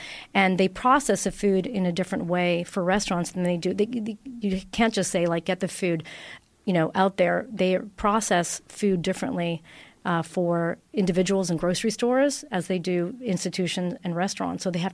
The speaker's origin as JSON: {"language": "English", "country": "Italy", "second_language": "English", "moved": "as an adult", "lives_now": "Toronto, Canada", "said": "out of university, I came from Italy, and I opened my first restaurant in Toronto"}